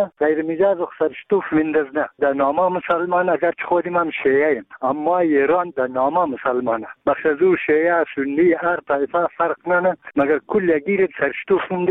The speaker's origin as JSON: {"language": "Persian", "region": "Bamyan", "country": "Afghanistan", "said": "ما یک تن از بامیانیم."}